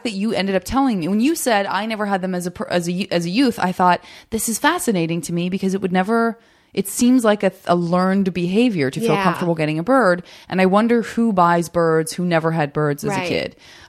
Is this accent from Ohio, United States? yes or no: no; Tucson, Arizona, United States; I love quail because I'm from Arizona and that was always like such a joy, especially getting up in the morning to go to school.